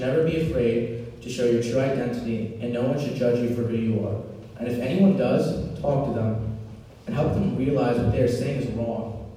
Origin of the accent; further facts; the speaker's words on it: Maryland, United States; While growing up in Maryland, I was treated poorly because of how people would see me as a Muslim.